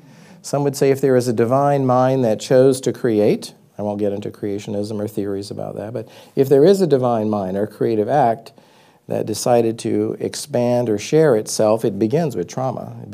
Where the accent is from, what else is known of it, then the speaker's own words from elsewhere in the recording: Louisiana, United States; My background is I grew up in Louisiana.